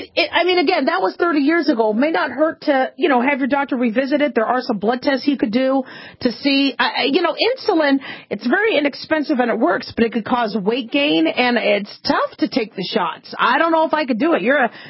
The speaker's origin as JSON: {"language": "English", "town": "Phoenix", "region": "Arizona", "country": "United States", "tie": "born or raised there"}